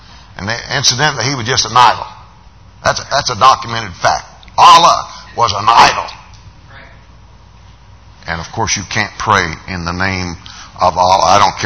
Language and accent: English; United States; I'm an American from the top of my head to the sole of my feet.